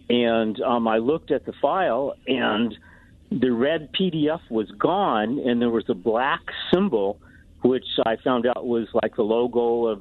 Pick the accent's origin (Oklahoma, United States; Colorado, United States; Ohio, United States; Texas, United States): Colorado, United States; Yeah, I'm from Colorado and I have relatives in Colorado.